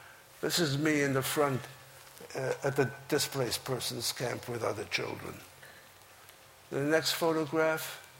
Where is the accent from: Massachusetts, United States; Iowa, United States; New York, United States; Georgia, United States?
New York, United States; when I grew up in New York as a teenager, I built a shell around me.